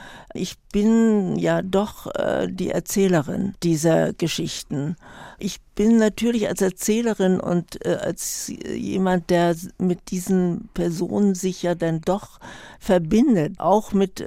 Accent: Berlin, Germany; Na, zuerst haben wir im Westend gewohnt. Das ist in der Nähe des Olympiastadions, was für uns Kinder natürlich wunderb

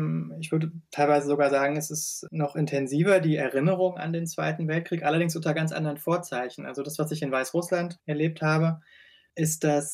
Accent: Germany; Ich wurde als Deutscher immer positiv aufgenommen.

